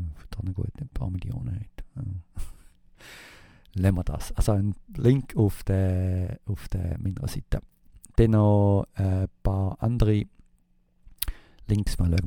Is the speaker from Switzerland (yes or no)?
yes; Switzerland; da wisst ihr ja auch schon, was wir sind, als Schweizer Nationalpark oder Schweizer Berggebiet